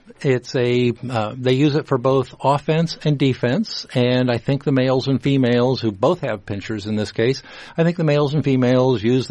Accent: Ohio, United States; now in Iowa, United States; When I came from Ohio way back in 1977, I thought I had left earwigs behind because they were common in Ohio where I grew up, and then I came to Iowa.

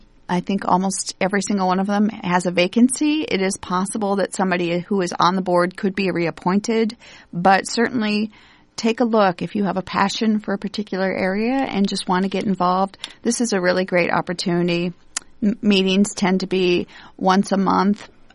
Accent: Ames, Iowa, United States; I would say that I grew up in Ames, but I didn't have a very good understanding of the history.

